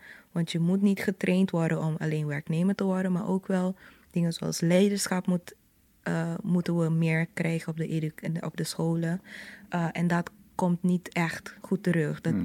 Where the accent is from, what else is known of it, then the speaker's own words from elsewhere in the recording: Terra Cora, Curaçao; in buren zoals die waar ik ben opgegroeid, Terracora, was 1 Rooms-Katholieke school en 1 openbare school.